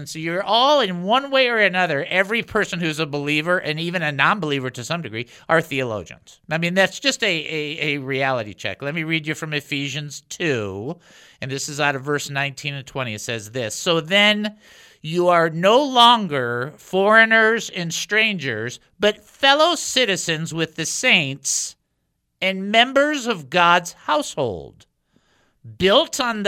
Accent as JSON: {"language": "English", "region": "Michigan", "country": "United States", "said": "And I'm from Michigan, right?"}